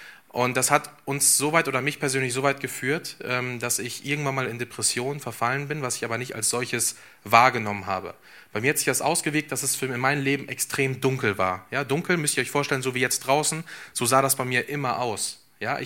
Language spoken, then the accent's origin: German; Espelkamp, North Rhine-Westphalia, Germany; Und zwar komme ich ja hier aus Espelkamp, gar nicht so weit ab, ein paar Straßen weiter. Bin hier auch groß geworden